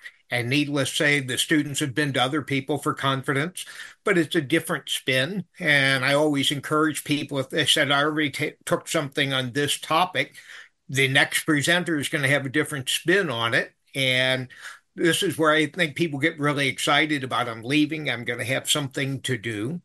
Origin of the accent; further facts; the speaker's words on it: St. Louis, Missouri, United States; from St. Louis.